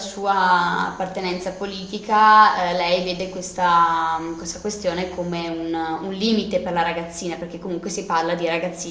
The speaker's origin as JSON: {"language": "Italian", "town": "Arzignano", "region": "Veneto", "country": "Italy", "tie": "born or raised there", "said": "gli arzignanesi, gli abitanti del mio paese"}